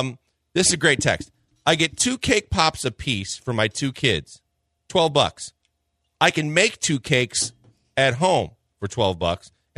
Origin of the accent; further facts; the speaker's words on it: Midwest, United States; I grew up in the Midwest. We grilled every opportunity we could.